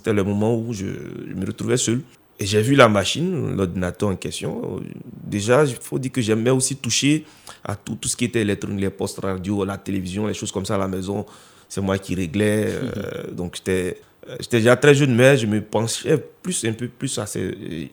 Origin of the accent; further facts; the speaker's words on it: Bondoukou, Zanzan, Côte d’Ivoire; also born or lived in Yamoussoukro / Morophée; Donc, j'ai grandi à Morophée, ma tendre enfance à Morophée, avant que mes parents n'aménagent à Bondoukou, dans le nord-est de la Côte d'Ivoire, pardon. Et j'ai fait tout mon parcours là-bas jusqu'au bac.